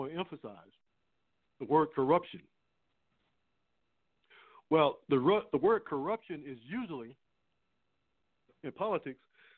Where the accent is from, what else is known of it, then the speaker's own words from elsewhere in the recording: Winston-Salem, North Carolina, United States; I know Winston-Salem, North Carolina, my hometown, it was built up based on the tobacco industry, in particular R.J. Reynolds.